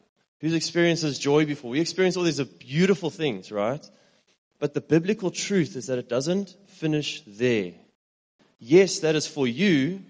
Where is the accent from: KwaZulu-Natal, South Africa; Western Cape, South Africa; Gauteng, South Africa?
KwaZulu-Natal, South Africa; Richards Bay; And I'm from a little place called Richards Bay in KZN. So I was born in Richards Bay.